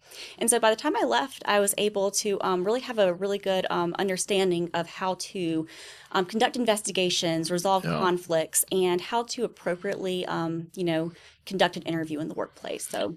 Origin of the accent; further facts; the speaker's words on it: Lexington, South Carolina, United States; also born or lived in Columbia; Yeah, I'm a local. I was born in Columbia, raised in Lexington, went to Columbia College for school, and never really left the area. I love Columbia and it's home for me.